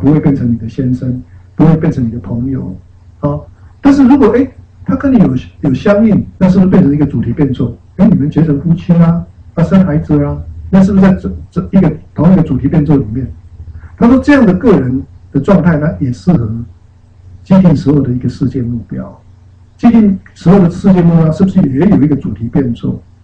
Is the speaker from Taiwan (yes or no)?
yes; Taiwan; now in United States; 好像我们本来是台湾人，结果变成美国人啊。